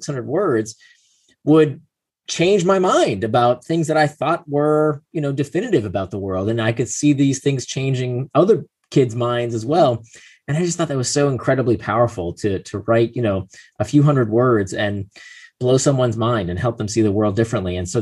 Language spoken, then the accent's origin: English; Israel; born there; first language Hebrew; English is a second language; I was born in Israel, so at home we spoke only Hebrew. Like English was not my first language